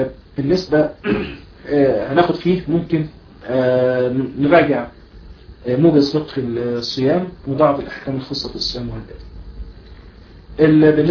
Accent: Egypt; عندنا في مصر مثلا النصاب في مصر 25,000 جنيه

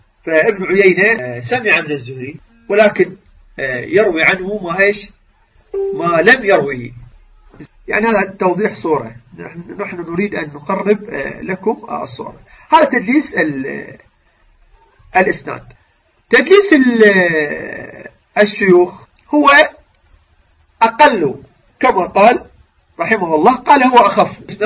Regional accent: Mosul, Nineveh, Iraq; المصلاوي ينسبني إلى بلدتي

